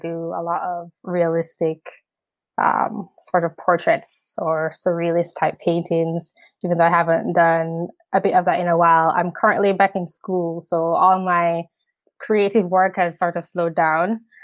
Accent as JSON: {"language": "English", "country": "Jamaica", "tie": "born or raised there", "said": "Growing up in Jamaica was different from here."}